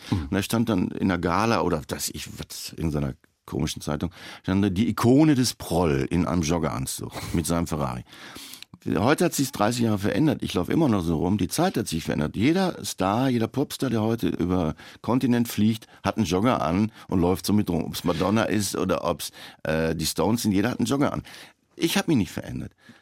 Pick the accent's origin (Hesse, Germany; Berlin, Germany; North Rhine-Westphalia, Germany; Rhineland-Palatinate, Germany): Hesse, Germany; Frankfurt; Ich bin ja echter Frankfurter Bub.